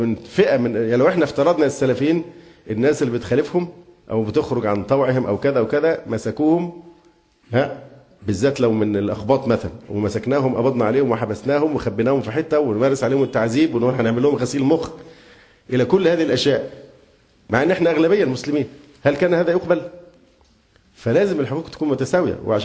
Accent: Egypt; ده حق حقنا باعتبارنا مصريين، ولنا حق المواطنة

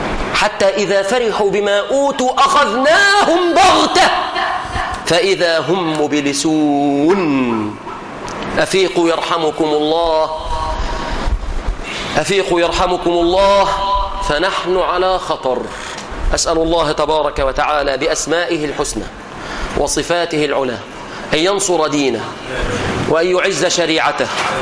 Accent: Egypt; اللهم احفظ بلادنا مصر

